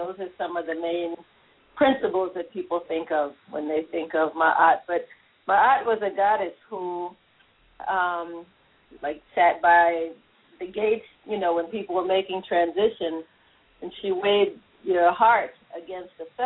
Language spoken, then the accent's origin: English; New Rochelle, New York, United States; I grew up in New Rochelle, which is outside of the city.